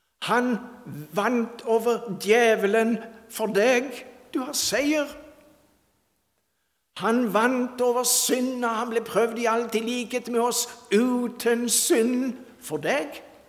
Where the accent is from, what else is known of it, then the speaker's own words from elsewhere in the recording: Hidra, Agder, Norway; hjemme på Hidra, der jeg er fra.